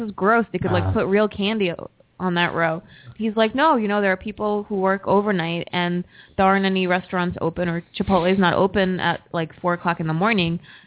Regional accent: Brooklyn, New York, United States; I grew up in Brooklyn. You never heard of a Guiana?

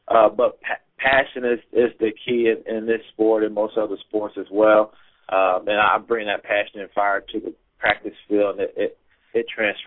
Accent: Waco, Texas, United States; Yes, I'm from Waco.

